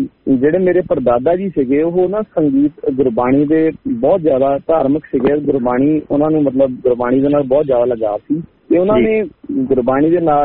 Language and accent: Punjabi; Apra, Punjab, India; ਮੈਂ ਜੀ ਪਿੰਡ ਅਪਰਾ ਦਾ ਰਹਿਣ ਵਾਲਾ ਜ਼ਿਲ੍ਹਾ ਜਲੰਧਰ ਦੇ ਵਿੱਚ ਪਿੰਡ ਅਪਰਾ ਜੀ ਕਸਬਾ ਇੱਕ ਤੇ ਅਪਰਾ ਜਿੱਦਾਂ ਸਾਡਾ ਸੋਨੇ ਲਈ ਬਹੁਤ ਜ਼ਿਆਦਾ ਮਸ਼ਹੂਰ ਆ